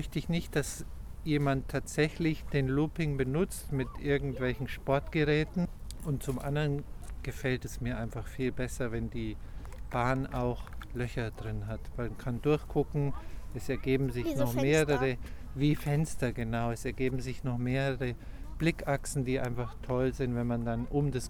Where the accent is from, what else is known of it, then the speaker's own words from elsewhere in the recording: Passau, Bavaria, Germany; born there; 1973 in Passau.